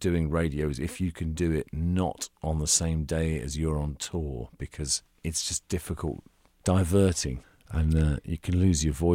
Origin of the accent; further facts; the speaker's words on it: London, United Kingdom; born there; we went past where I was born in Paddington.